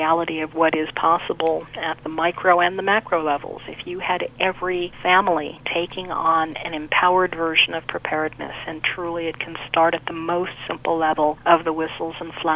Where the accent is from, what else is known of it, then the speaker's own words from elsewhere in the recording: New York City, New York, United States; I grew up in New York City, and in the basement of the building I lived in, there was a room